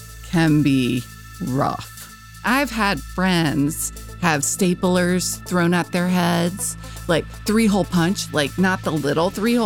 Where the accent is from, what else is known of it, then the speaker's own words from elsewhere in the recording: New Jersey, United States; I grew up in New Jersey. That's most of my growing up time was spent in New Jersey. It was, I guess, your typical suburban experience. We lived about 45 minutes outside of New York City.